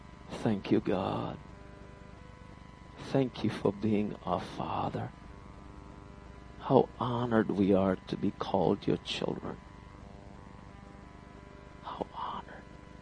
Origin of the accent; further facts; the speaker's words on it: Kolkata, West Bengal, India; English is a second language; I grew up in Calcutta. Calcutta is the size of Dallas-Fort Worth Airport.